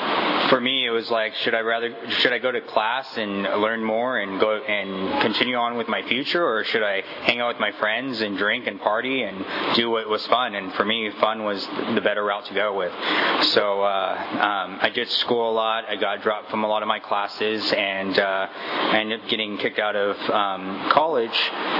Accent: Kingsburg, California, United States; being that I grew up in Kingsburg, there wasn't a lot for us to do other than hang out and drink at the river.

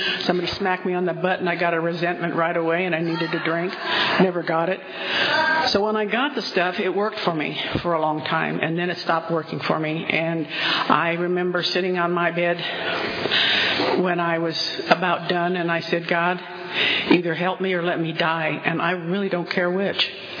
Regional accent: Fresno, California, United States; And I was born in Fresno, raised in Fresno, got drunk in Fresno, got sober in Fresno.

